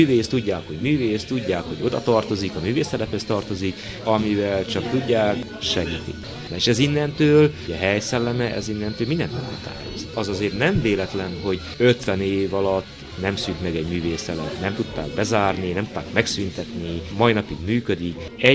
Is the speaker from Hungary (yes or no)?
no; Szárhegy, Harghita, Romania; Természetes volt ez a jelenség, hogy ott művészek vannak mindig jelen Szárhegyen, különösen nyáron, és hogy utána 10 éves koromban eldöntöttem, hogy mi szeretnék lenni